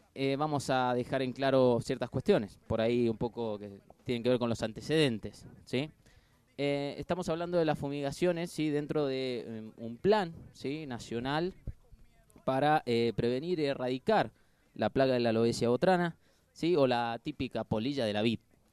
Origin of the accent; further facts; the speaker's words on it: Tunuyán, Mendoza, Argentina; A la misma distancia que nosotros, ya sé, porque somos de Tunuyán, pero bueno.